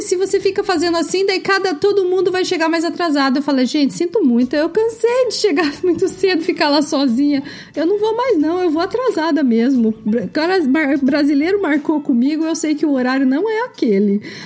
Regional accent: Brazil; Eu também sou brasileira.

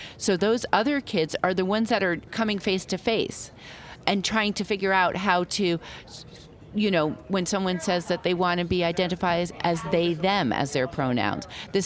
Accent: Staten Island, New York, United States; Even though I grew up in New York, I grew up on Staten Island and it's a very conservative area.

